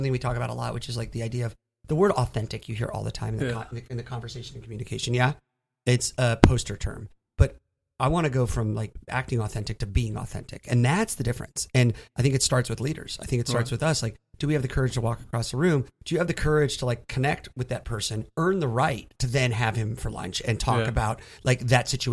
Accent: West Covina, California, United States; I grew up in a town called West Covina, California, outside of L.A.

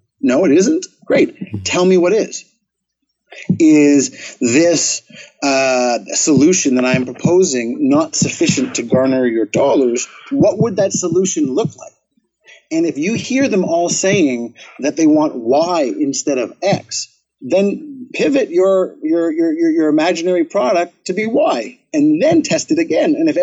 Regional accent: Toronto, Ontario, Canada; we had the Paralympic Games in Toronto, my hometown, and there was 100,000 people attending.

